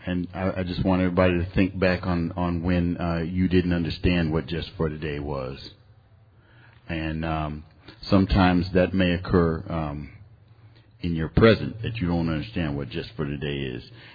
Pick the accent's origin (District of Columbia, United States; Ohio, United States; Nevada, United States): Nevada, United States; Las Vegas; also born or lived in San Diego; And I'm from Las Vegas. And I actually spent a lot of years here because this is where what I claim is home, San Diego.